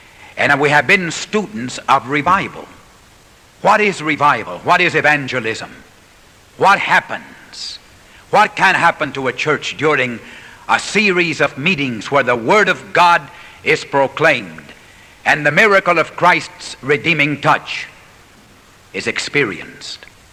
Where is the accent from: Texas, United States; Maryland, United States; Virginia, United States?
Texas, United States; San Antonio; And I used to be a shoeshine boy on the streets of my hometown in San Antonio, Texas.